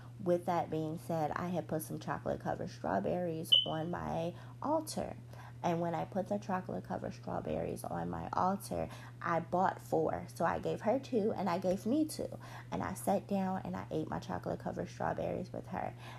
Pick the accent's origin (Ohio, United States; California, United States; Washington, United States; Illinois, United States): Illinois, United States; Chicago; Like, I'm from Chicago.